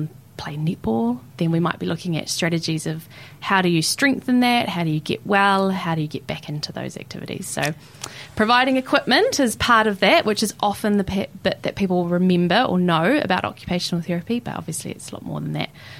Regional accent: Gore, Southland, New Zealand; now in Dunedin, New Zealand; And I grew up in Goa, or Maruawai, under the beautiful mauka of Hokonui and the awa of Matauda. And I've been living here in Otipoti since I came to study.

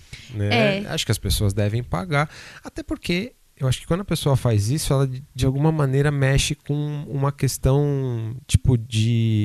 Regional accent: Guarulhos, São Paulo, Brazil; A gente é de Guarulhos, que não é uma cidade grande

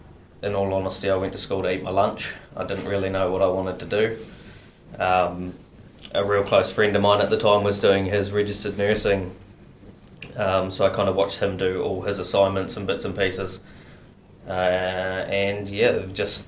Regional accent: Dunedin, Otago, New Zealand; I haven't moved far. I was born in Dunedin, stayed around my whole life. All my family are in Dunedin, but been fortunate enough in my life to do a bit of travel and things as well, but Dunedin's always been home

